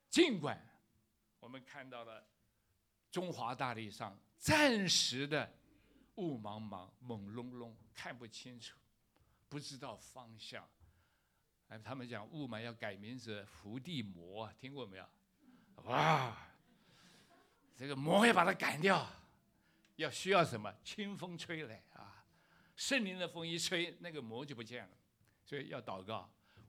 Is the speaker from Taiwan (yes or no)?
no; China; 我们中国人那种骄傲